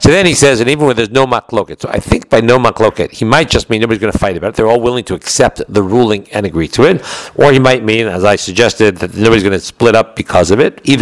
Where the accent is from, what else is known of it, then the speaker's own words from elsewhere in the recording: United States; But I'm an American, so I should have used an American accent.